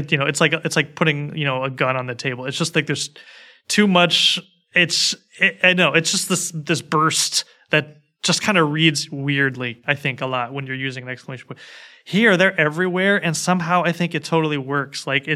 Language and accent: English; United States; they're just not my reality as an American.